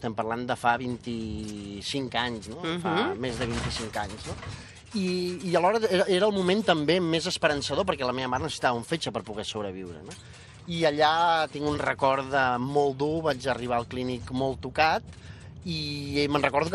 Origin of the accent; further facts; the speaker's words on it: Sant Esteve de Tordera, Catalonia, Spain; Muntar un càmping allò en una zona a Sant Esteve a la Tordera, que és d'on soc.